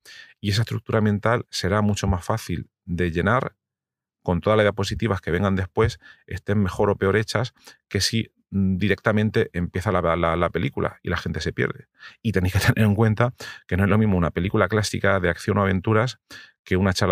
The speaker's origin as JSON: {"language": "Spanish", "region": "Region of Murcia", "country": "Spain", "said": "Que aguantéis el calor, los que no sois de Murcia, los que somos de Murcia no da igual."}